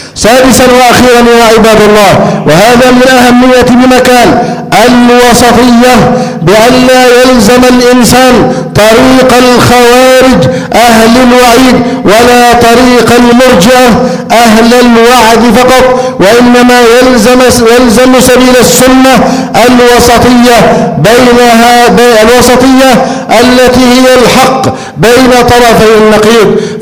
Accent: Egypt

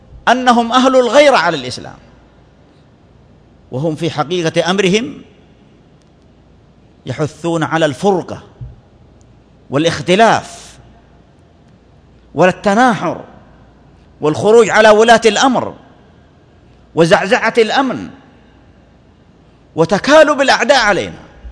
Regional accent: Saudi Arabia; ولله الحمد والمنة في هذا البلد المبارك بلادنا المملكة العربية السعودية

